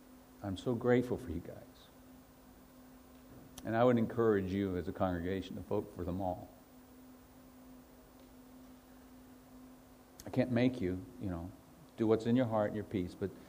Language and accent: English; United States; I try not to I'm American, so I try not to talk about stuff.